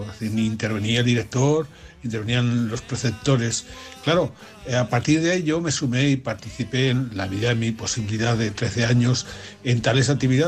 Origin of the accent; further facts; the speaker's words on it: Monreal del Campo, Aragon, Spain; Yo llegué a San Pablo desde mi pueblo, Monreal del Campo, en 1967. Llegué para hacer tercero de bachiller. Tenía yo 13 años, era un niño con esos 13 años recién cumplidos.